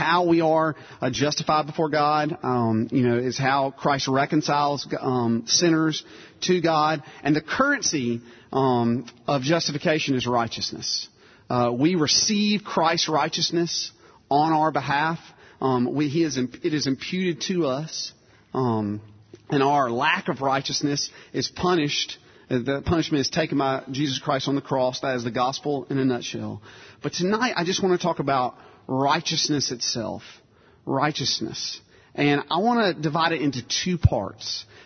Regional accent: Tupelo, Mississippi, United States; When I grew up in Tupelo, Mississippi, and you don't need to know a lot about that besides that … is from there.

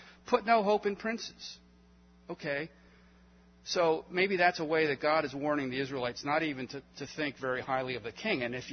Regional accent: Philadelphia, Pennsylvania, United States; the Presbytery of Philadelphia, ding, ding, my hometown.

